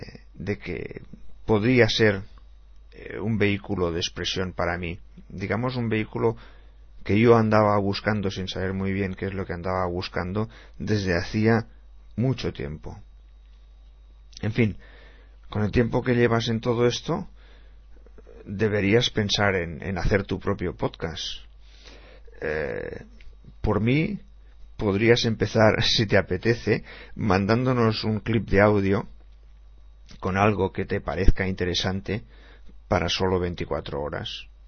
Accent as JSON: {"language": "Spanish", "country": "Mexico", "moved": "as an adult", "lives_now": "San Diego, United States", "said": "Yo soy mexicano y mi esposa es panameña, pero vivimos felizmente en San Diego, California. Tanto ella como yo llegamos a los Estados Unidos cuando ya éramos un poco adultos. Bueno, yo más que ella. Yo ya tenía 25 y ella 18."}